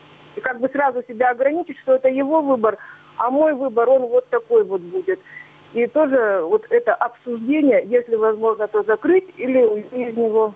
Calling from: Yekaterinburg, Sverdlovsk Oblast, Russia; Я звоню из Екатеринбурга

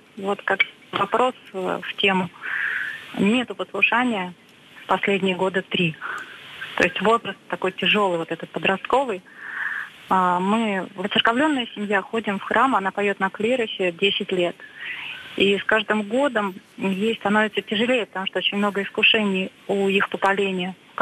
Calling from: Mytishchi, Moscow Oblast, Russia; Я звоню из Мытищи, это Московская область.

